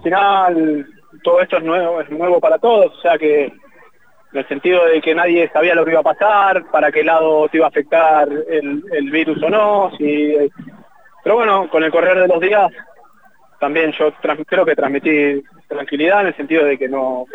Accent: Zapala, Neuquén, Argentina; moved away as an adult; soy del año 77. Me fui, creo que en el 95. En el 96 me fui de Zapala. En el 95 terminé la escuela secundaria en el CP número 3.

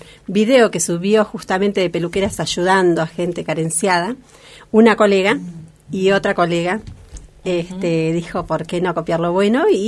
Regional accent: Argentina

